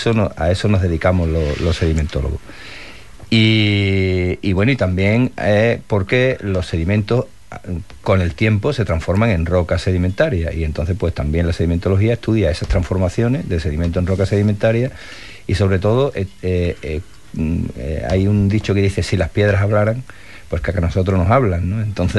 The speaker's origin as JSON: {"language": "Spanish", "town": "Huelva", "region": "Andalusia", "country": "Spain", "said": "Yo soy de aquí, yo soy más de Huerva que un puñado de gañafote. Aunque después proyecto al extranjero, pero yo de aquí."}